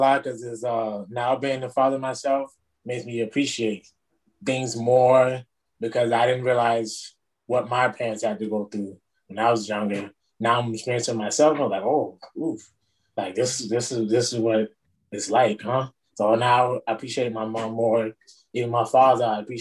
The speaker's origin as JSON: {"language": "English", "town": "Miami", "region": "Florida", "country": "United States", "said": "I'm from Miami, Florida. 34 years old."}